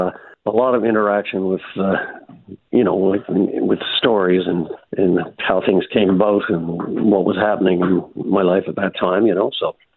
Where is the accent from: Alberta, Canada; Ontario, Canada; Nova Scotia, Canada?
Nova Scotia, Canada; A lot of my songs are based, you know, about growing up in Cape Breton and then traveling other places, right? But, you know, the Cape Breton roots are evident through, especially the early stuff.